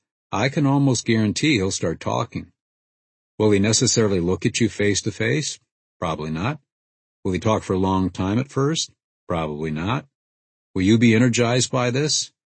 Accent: Peoria, Illinois, United States; I can remember that as a boy growing up in Peoria, Illinois, I would often ride my bike up and down the street.

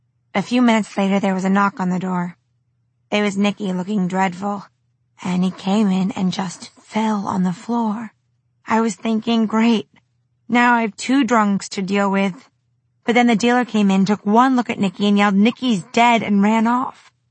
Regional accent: Scotland, United Kingdom; now in United States; I'm originally from Scotland, but moved to America in 1987

